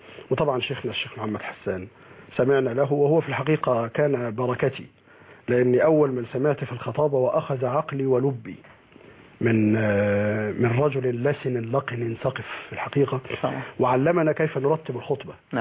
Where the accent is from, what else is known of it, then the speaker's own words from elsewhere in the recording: Helwan, Cairo Governorate, Egypt; born there; من مواليد حلوان القاهره، وانا فوق ال30 بشيء وبس.